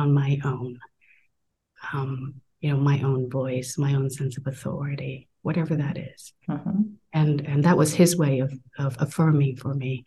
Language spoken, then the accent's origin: English; Vietnam; So I was born and raised in Vietnam, and our family was part of the CMA Church, the Christian Missionary Alliance tradition.